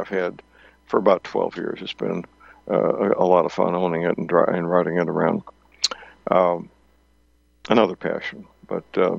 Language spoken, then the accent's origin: English; St. Louis, Missouri, United States; And I know that growing up in St. Louis in the 1950s, the remnants of that were still pretty much in force